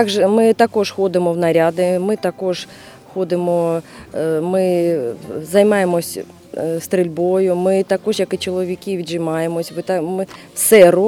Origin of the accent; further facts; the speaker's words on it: Kharkiv, Kharkiv Oblast, Ukraine; я сама з Харкова